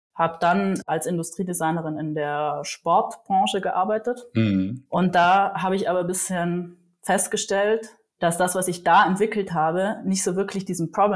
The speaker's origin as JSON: {"language": "German", "region": "Trentino-Alto Adige", "country": "Italy", "said": "Ich stamme ursprünglich aus Südtirol. Dem deutschen Publikum wird es bekannt sein von dem einen oder anderen Skiurlaub. Wir wohnen in den Dolomiten, also wirklich im schönsten Bereich von Südtirol in der Nähe von Bozen. Ich bin in einem sehr kleinen Bergdorf aufgewachsen"}